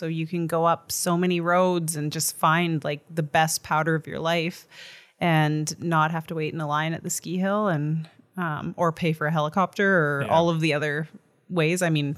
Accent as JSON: {"language": "English", "region": "Alberta", "country": "Canada", "tie": "born or raised there", "moved": "yes", "lives_now": "Revelstoke, Canada", "said": "No, I'm not. I'm born and raised in Alberta, so it's the next province over. I left Alberta and came to BC in 2000 and I'd say six"}